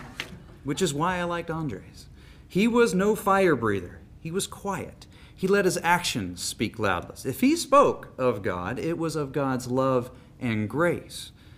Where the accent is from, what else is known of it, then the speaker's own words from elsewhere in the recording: Anchorage, Alaska, United States; I'm from Alaska. We became close. Toward the Christmas of my senior year, it was clear I'd be unable to go home to Anchorage for the break.